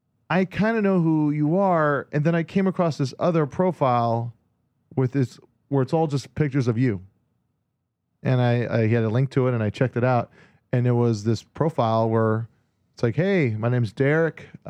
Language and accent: English; Hawaii, United States; He's like it's a guy I grew up with in Hawaii that was in bands with.